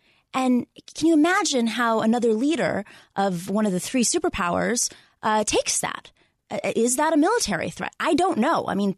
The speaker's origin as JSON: {"language": "English", "country": "United States", "said": "Well, I think it surprises me as an American who's witnessed him crack down on protesters"}